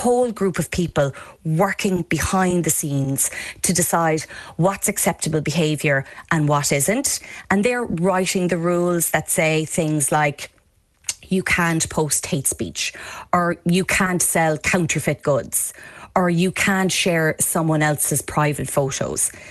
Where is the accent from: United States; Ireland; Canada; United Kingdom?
Ireland; Tralee, Munster; I'm originally from Tralee and I went to school here.